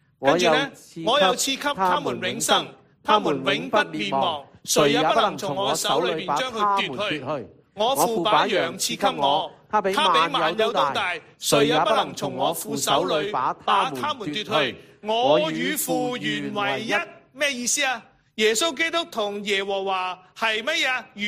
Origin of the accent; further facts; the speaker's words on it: Guangdong, China; 我们广东人真的好传神的